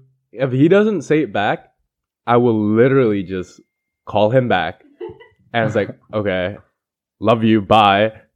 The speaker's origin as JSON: {"language": "English", "country": "Indonesia", "tie": "born or raised there", "said": "growing up in Turkey, same with me in Indonesia"}